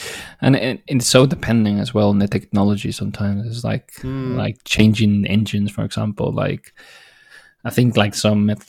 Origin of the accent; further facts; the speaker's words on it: Spain; Well, for me, it's very easy, because, like, so I come from Spain.